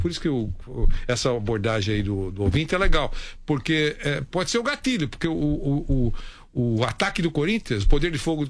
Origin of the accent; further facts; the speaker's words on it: Brazil; Brasileiro e patriota e corintiano que sou, torcerei fervorosamente.